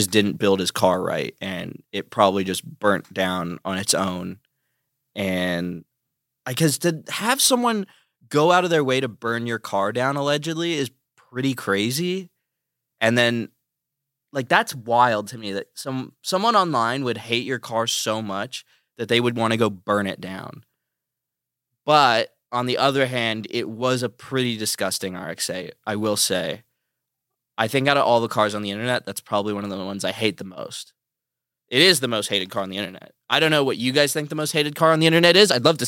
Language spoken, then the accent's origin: English; Australia; I grew up in Australia